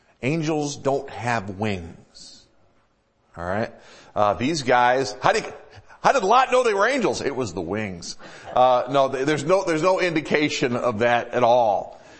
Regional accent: Midwest, United States; also born or lived in South; now in Washington, United States; I grew up in the Midwest, I lived in the South, and then I've been out here for 30 years.

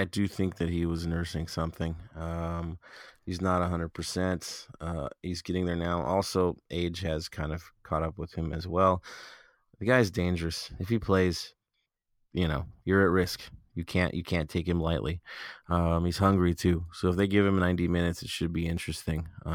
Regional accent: United States; Deal with it. I'm American. That's how it goes.

